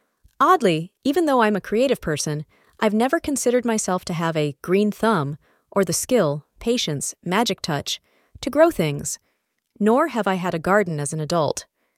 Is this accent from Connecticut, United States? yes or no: yes; Connecticut, United States; occasionally go crabbing off the causeway near the borough of Fenwick, an elite partition of my hometown, where Katharine Hepburn lived in her imposing and isolated house on the Long Island Sound.